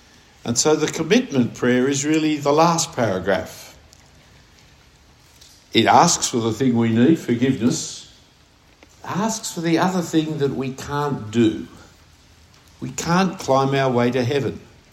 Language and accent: English; Australia; I'm an Australian. I'm a Christian.